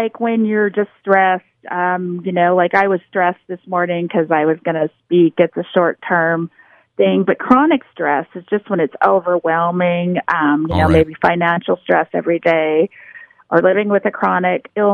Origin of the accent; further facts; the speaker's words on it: Grass Range, Montana, United States; Yes, I'm from Grass Range, Montana.